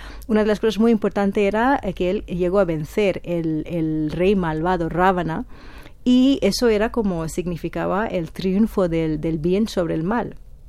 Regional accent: West Bengal, India; en el estado de Bengala Occidental, por cierto, yo soy de Bengala Occidental

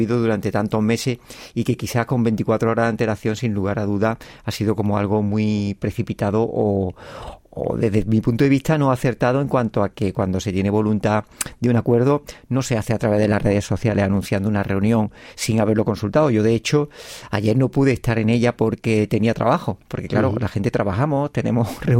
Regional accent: Andalusia, Spain; como andaluz o como español de periferia.

